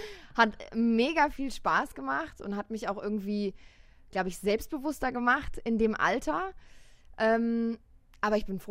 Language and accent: German; Baden-Württemberg, Germany; Ich bin ja im Schwarzwald groß geworden, das heißt auch mit Bergen groß geworden